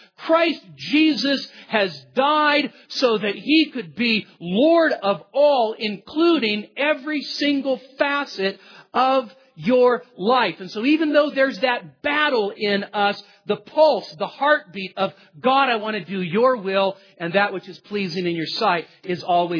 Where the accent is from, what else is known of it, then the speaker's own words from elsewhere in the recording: Marysville, California, United States; born there; also born or lived in Yuba City; I was born in Marysville, lived in Yuba City, loved